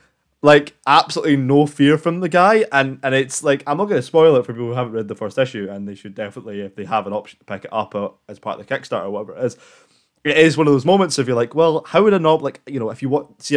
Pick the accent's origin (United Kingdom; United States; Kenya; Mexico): United Kingdom; Scotland; even though I'm from Scotland and not from London